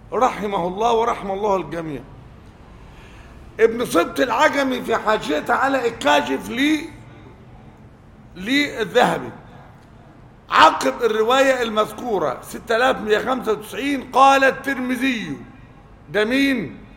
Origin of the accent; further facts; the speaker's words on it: Egypt; مش بتكلم عن انا مصري وبجامله